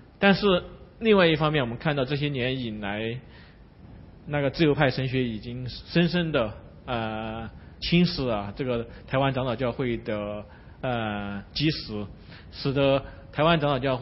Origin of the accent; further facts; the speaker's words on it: China; moved away as an adult; now in United States; 我想我在中国生活39年，从来没有投过一次票